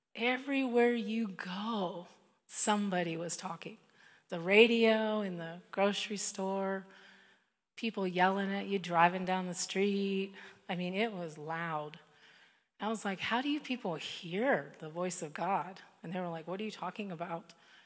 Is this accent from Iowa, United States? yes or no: yes; Iowa, United States; When I was a child, I grew up in Iowa on a farm.